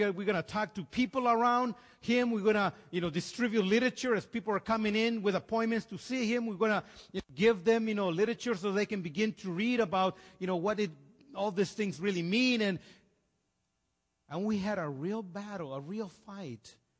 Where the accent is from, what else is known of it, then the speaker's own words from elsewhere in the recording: California, United States; Growing up in California, there was a gentleman by the name of, well, at least he gave himself the nickname of Number.